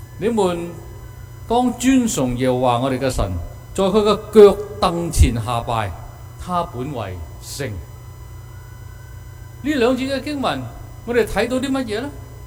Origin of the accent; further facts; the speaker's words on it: China; 我們中國人說呢，就是人搖福薄，樹搖就葉落